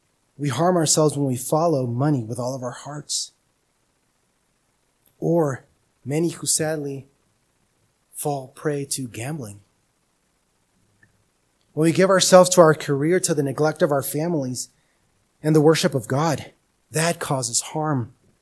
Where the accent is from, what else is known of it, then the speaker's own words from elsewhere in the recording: Lynwood, California, United States; Because you see, I grew up in Linwood, California. Now, if you're not familiar with Linwood, California, this is right next to Compton.